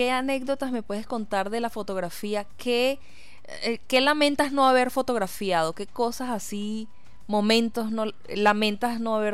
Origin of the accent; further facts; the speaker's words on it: Venezuela; me recuerda que nosotros somos lectores, los venezolanos?